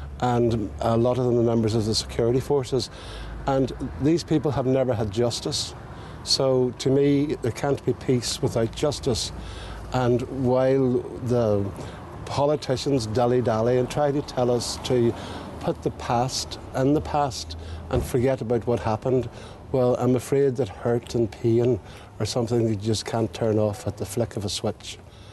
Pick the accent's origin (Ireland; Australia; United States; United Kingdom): United Kingdom; I am British. I have a British way of life. I like British values.